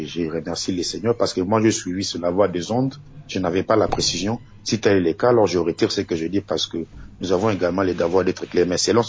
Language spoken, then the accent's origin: French; DR Congo; En tant que Congolais